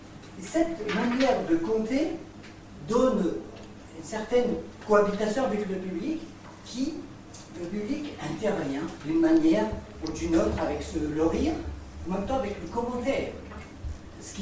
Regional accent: Algeria; French is a second language; now in Paris, France; Je suis algérien

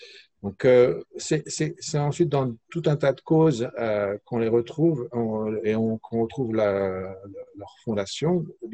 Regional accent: France; Quand on vient de France, je crois qu'on est habitué à avoir l'État qui répond à tous nos besoins.

